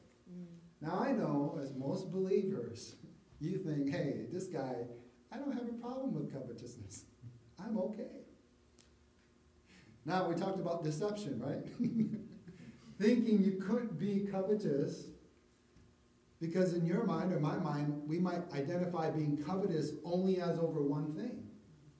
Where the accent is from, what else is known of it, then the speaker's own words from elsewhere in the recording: Minnesota, United States; And I was from Minnesota, so we talked some about the Vikings